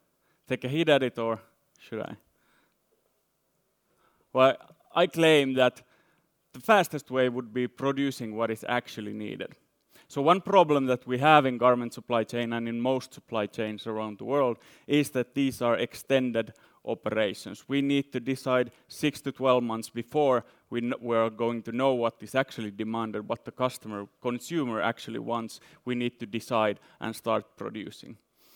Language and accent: English; Finland; now in Lausanne, Switzerland; from University of Lausanne in Switzerland. But as you might see from my blonde hair, I'm actually from Finland.